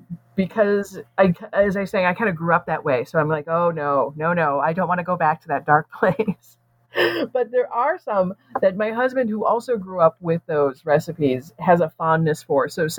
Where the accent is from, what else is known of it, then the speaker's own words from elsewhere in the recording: United States; as clever as we collectively, as American consumers, we think we are, we still fall for marketing.